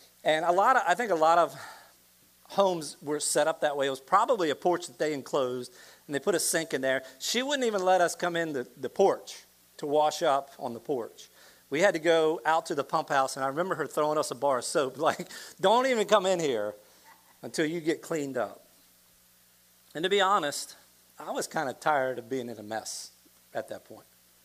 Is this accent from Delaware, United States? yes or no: yes; Laurel, Delaware, United States; Literally, I grew up on Central Avenue in my hometown in Laurel, Delaware.